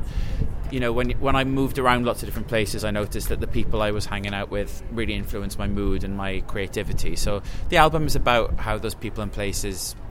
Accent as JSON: {"language": "English", "region": "Wales", "country": "United Kingdom", "said": "I'm from Wales. I kind of live between New York and London."}